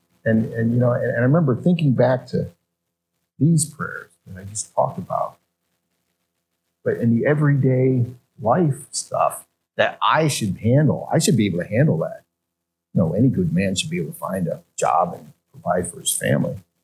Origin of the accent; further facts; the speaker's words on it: Pennsylvania, United States; I grew up here in Pennsylvania.